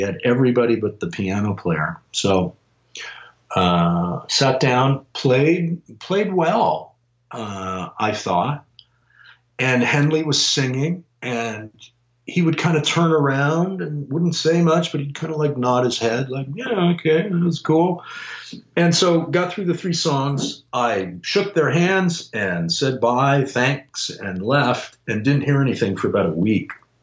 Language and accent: English; Los Angeles, California, United States; born there; now in Bay Area, United States; I was born in Los Angeles and was living there at the time. I live in the Bay Area now.